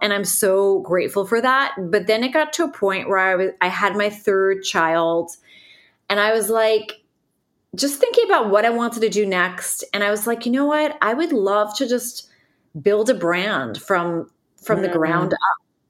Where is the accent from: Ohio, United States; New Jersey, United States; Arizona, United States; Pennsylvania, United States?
New Jersey, United States; now in Nashville, United States; I moved to Nashville 9 years ago. I'm from Northern New Jersey. I was living in New York City after college, and my husband's job brought us to Nashville.